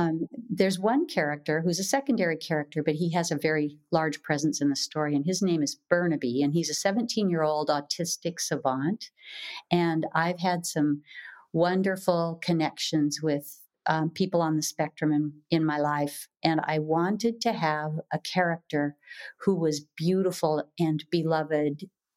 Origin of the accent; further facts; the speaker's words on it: Washington, United States; But I was raised on the Olympic Peninsula by a pioneer family.